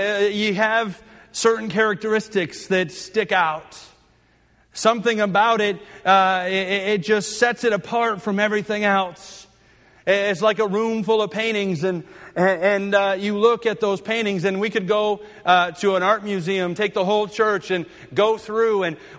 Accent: United States; born there; I was born in America and that I was born in a Christian family.

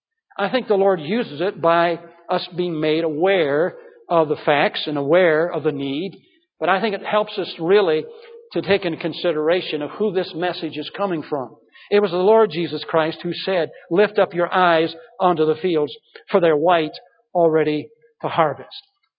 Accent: Michigan, United States; I do not have compassion for Michigan, even though this is my home state.

